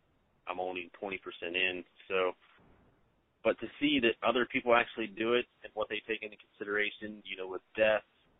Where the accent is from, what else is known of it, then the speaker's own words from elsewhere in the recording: Morgantown, West Virginia, United States; And that actually, you know, we're both from Morgantown area.